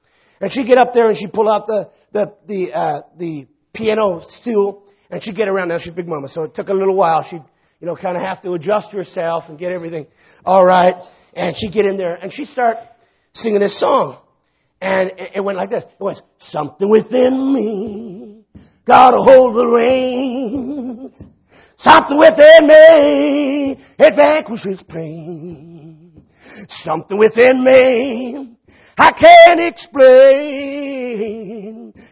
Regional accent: Hamilton, Ontario, Canada; Now, when I was a kid, many of you know, I grew up in Hamilton, Ontario.

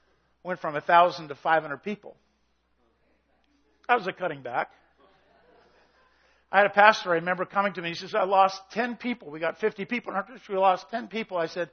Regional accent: British Columbia, Canada; I come from the Okanagan Valley and orchards, just cover the place, right?

